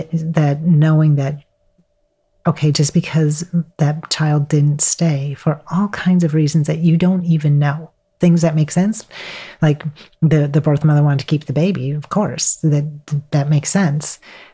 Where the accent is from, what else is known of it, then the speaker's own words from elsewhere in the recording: Wisconsin, United States; I am from Wisconsin. Does that help?